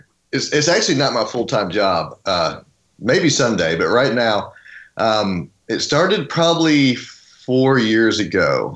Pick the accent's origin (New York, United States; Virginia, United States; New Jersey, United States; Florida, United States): Florida, United States; now in Tennessee, United States; I grew up in South Florida and ended up going to college at Liberty University